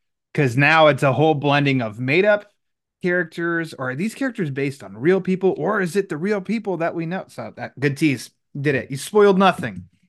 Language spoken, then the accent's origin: English; Midwest, United States; I'm from the Midwest, so the Midwest way is like